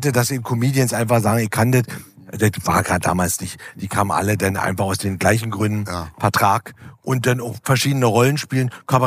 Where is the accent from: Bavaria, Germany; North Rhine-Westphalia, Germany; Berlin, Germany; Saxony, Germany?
Berlin, Germany; Als Berliner war kein Problem.